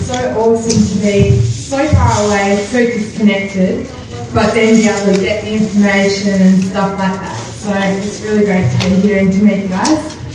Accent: Australia; I'm from Australia.

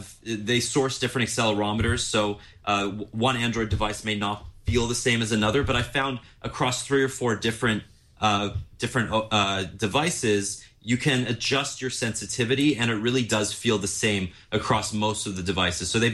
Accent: Canada; They're from Montreal, so they're not my hometown, but they're my home country.

